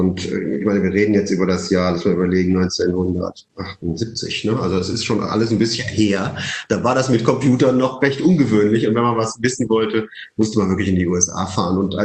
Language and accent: German; Leipzig, Saxony, Germany; born there; Ich bin zwar in Leipzig geboren